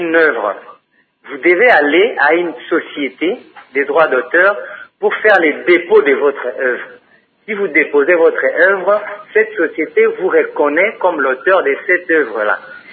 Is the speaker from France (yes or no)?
no; DR Congo; les gens ne savent pas ici chez nous au Congo